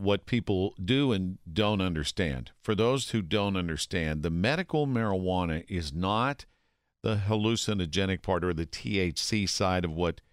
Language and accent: English; Pittsburgh, Pennsylvania, United States; This is, now, growing up in Pittsburgh, I think the only Mexican restaurant that I was aware of was on the old East Street before they put in the superhighway.